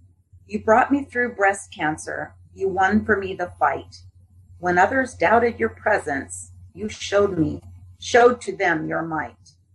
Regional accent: California, United States; Well, I think the fact that I'm from California, a native Californian, that I think some of it maybe has crept

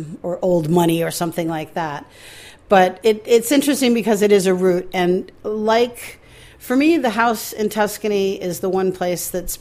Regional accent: Maine, United States; born there; I was born in Maine.

